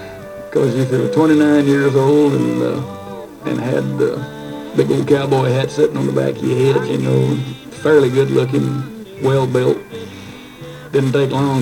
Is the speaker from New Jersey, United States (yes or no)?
no; Texas, United States; Growing up in Texas in the early 30s was quite an experience. My dad worked for the Katy Railroad. I was born in a little railroad shack in Sterrett, Texas, right alongside the Katy Railroad.